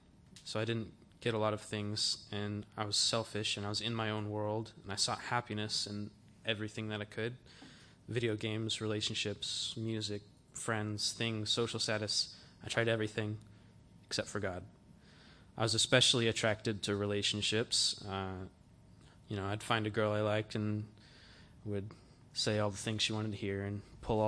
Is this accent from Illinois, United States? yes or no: no; Knoxville, Tennessee, United States; I grew up in Knoxville, Tennessee, in America, and I was raised in a Christian home.